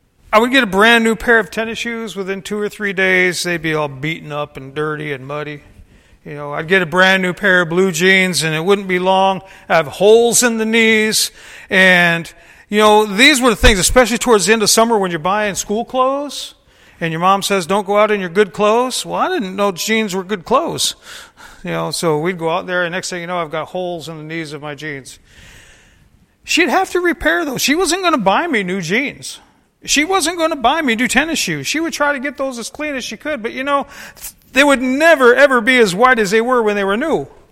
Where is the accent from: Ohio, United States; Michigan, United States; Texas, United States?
Michigan, United States; Northville; it runs from my hometown of Northville, Michigan, all the way to Detroit